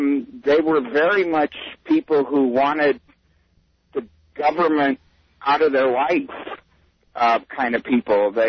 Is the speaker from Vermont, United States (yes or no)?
no; Nebraska, United States; also born or lived in Iowa; I grew up in Nebraska and lived a long time in Iowa